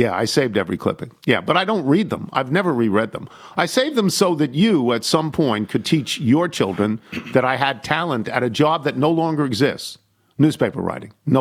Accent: New York, United States; One of the reasons I got the job was because I grew up on Long Island

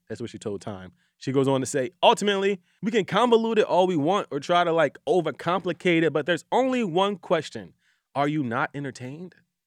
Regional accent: Philadelphia, Pennsylvania, United States; I'm from Pennsylvania though. So I think, and I'm from Philly.

